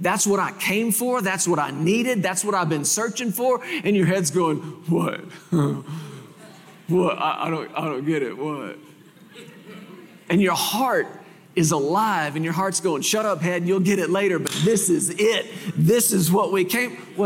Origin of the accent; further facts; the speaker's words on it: Texas, United States; moved away as an adult; now in Colorado, United States; I was born and raised in Texas, spent the first almost 40 years of my life in Texas. And just about 5 years ago or so, the Lord moved our family and our ministry to Colorado.